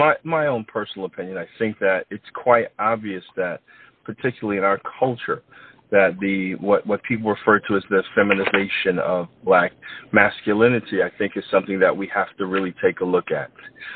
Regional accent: Brooklyn, New York, United States; Born and raised in Brooklyn, New York.

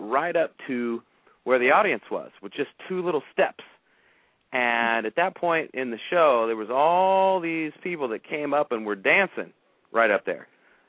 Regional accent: Decatur, Illinois, United States; I visit my hometown of Decatur. I go back to Chicago to the pizza joint I ate at.

